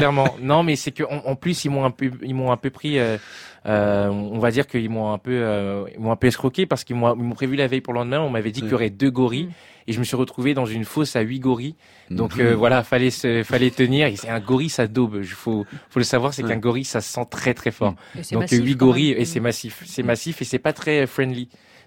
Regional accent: Republic of the Congo; Nous, on est du Congo-Brazza, vous voyez. Donc, du coup, j'ai de la famille zaïroise.

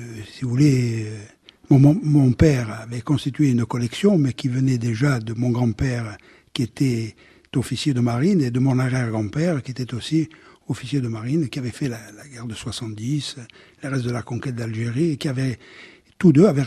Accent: Furiani, Corsica, France; also born or lived in Biguglia; Et j'ai passé une grande partie de mon enfance, surtout à Fouriane, dans les propriétés à Fouriane et ici à Bigouille.

